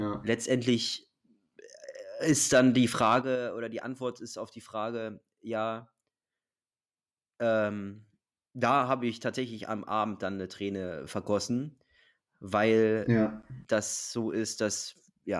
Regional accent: Helmstedt, Lower Saxony, Germany; Der ist kurz vor meinem Heimatort in Helmstedt ist der ums Leben gekommen.

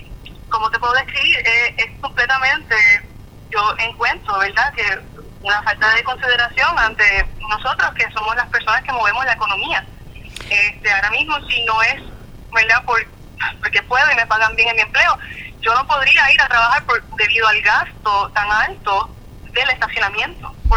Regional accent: Puerto Rico; somos todos puertorriqueños, somos todas personas que vivimos en Puerto Rico

